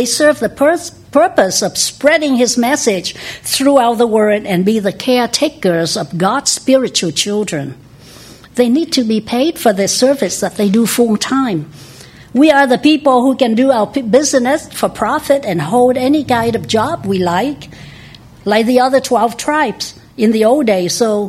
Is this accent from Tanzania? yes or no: no; Vietnam; You know, as for me, I came from Vietnam.